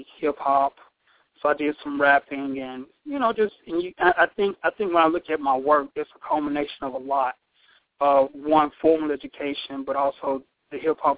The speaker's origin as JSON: {"language": "English", "town": "Meridian", "region": "Mississippi", "country": "United States", "tie": "born or raised there", "said": "I grew up in Meridian, Mississippi. So it's if you're not familiar with Mississippi, it's a town east of Jackson, about an hour and a half. I grew up there."}